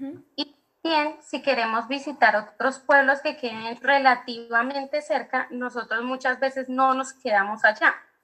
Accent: Colombia; Nosotros somos también de Colombia, venimos de una ciudad grande, Entonces, pues para nosotros este cambio a la parte rural fue bastante grande

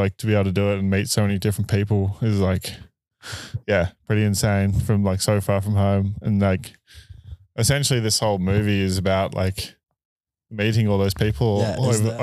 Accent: Australia; moved away as an adult; now in Queenstown, New Zealand; growing up in Australia, all it is racing, really. Like, it's only just sort of now starting to become not. I haven't been back to, like, lived in Australia for probably 7 years now. I live in Queenstown.

